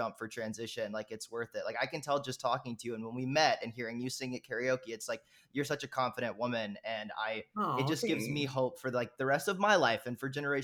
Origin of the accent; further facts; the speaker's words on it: the South, United States; Like I grew up in the South. I had never met another trans person.